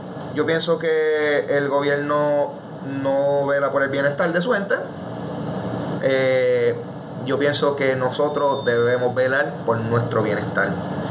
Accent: Puerto Rico; yo estoy súper orgulloso de ser puertorriqueño.

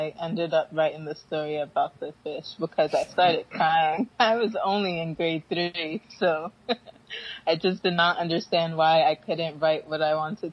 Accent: Syracuse, New York, United States; first language Fante; also born or lived in Ghana / Pennsylvania; age like 0 to 5, I was in Ghana. So fun fact, Fonti, which is one of the local languages here, was my first language. And right before I started school, kindergarten, I moved back to Syracuse.

